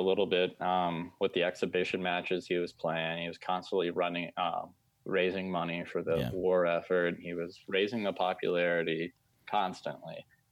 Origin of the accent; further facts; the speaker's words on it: St. Louis, Missouri, United States; when the PGA Championship was just in St. Louis, I was able to, that was my hometown